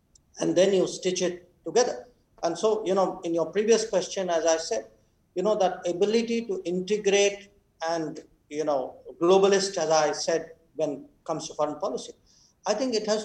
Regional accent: Australia; I can say this to you as an Australian

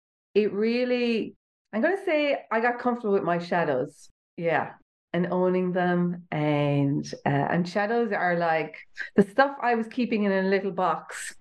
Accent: Limerick, Munster, Ireland; I'm from Ireland. So I'm from Limerick in Ireland, which is like on the like Midwest coast. At the time when I met you, Pepper, I was living in Dublin. So now I'm back living in Limerick.

